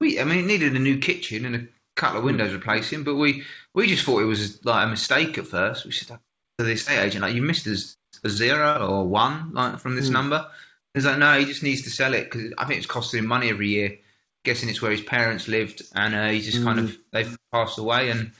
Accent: England, United Kingdom; That's one of the weird things, like learning any languages as an English.

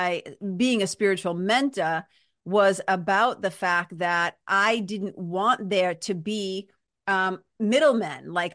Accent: Lawrence, Massachusetts, United States; also born or lived in Boston; Like, I'm a kid from Massachusetts, from like Lawrence, Mass, and Boston, Mass.

